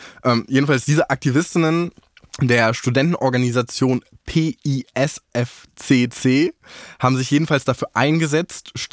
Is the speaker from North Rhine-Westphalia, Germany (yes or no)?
yes; North Rhine-Westphalia, Germany; born there; ich als gebürtiger NRWler